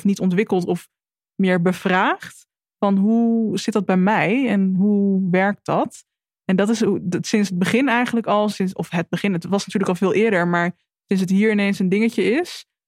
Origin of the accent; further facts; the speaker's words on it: Netherlands; Mijn moeder is Nederlands en mijn vader is Afrikaans. En ik ben in Nederland opgegroeid en hier heb ik altijd gewoond.